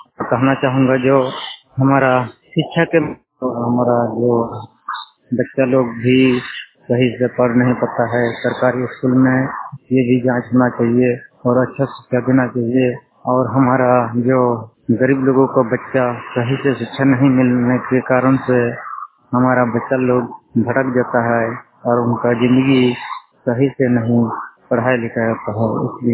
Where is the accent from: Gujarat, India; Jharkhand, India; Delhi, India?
Jharkhand, India; Bokaro; और मैं रहने वाला राली का मेरा गांव का पोस्ट पेड थाना पेड जिला बोकारो झारखंड।